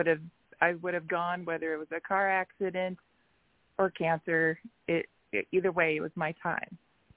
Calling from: Mesa, Arizona, United States; from Mesa, Arizona.

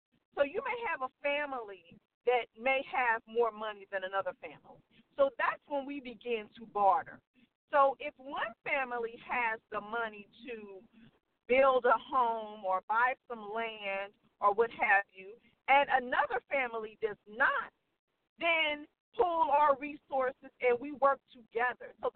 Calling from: St. Louis, Missouri, United States; from St. Louis, Missouri.

